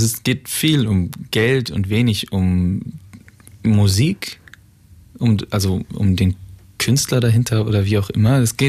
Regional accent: Bremen, Germany; Nee, von Bremen.

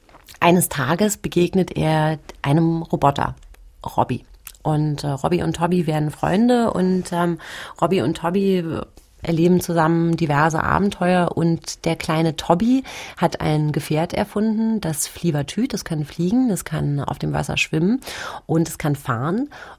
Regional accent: Germany; klar ein deutsches Mädchen, finde ich. Und bin hier groß geworden und würde auch sagen, Deutsch ist meine Muttersprache, weil es einfach die Sprache ist, in der ich am meisten zu Hause bin.

